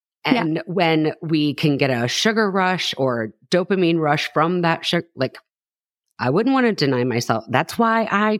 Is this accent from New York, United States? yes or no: no; Ohio, United States; I'm from Knox County. So, AK, I would assume, given where I think you are, not in Aaron's kitchen, but so my parents live in Holmes County and I grew up in Knox.